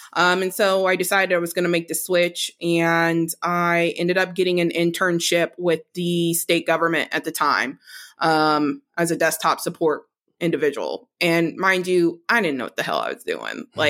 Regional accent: Oklahoma City, Oklahoma, United States; I come from really, well, not necessarily a small town, but it's a, you know, I'm from Oklahoma City. It's not small. It's not a small city, but there's not a lot going on.

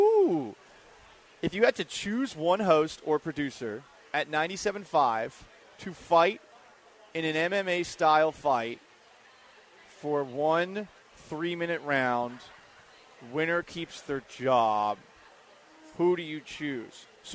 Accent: Boston, Massachusetts, United States; I know growing up in Boston, a lot of people had regrets over the Red Sox trading Bagwell for nothing.

